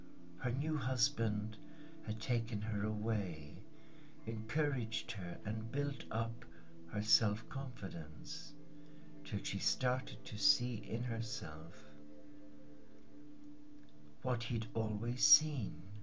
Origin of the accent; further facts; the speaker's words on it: Ireland; as a young boy growing up in Ireland